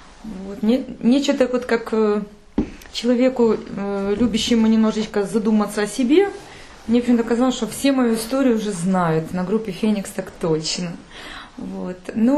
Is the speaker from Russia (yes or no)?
no; Kyiv, Ukraine; Я киевлянка, родилась в творческой семье, так скажем.